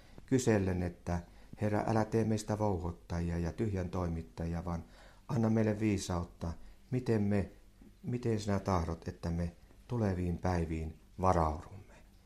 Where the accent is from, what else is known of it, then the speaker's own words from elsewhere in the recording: Isojoki, South Ostrobothnia, Finland; Olin silloin tuolla kotopuolessa Isojoella.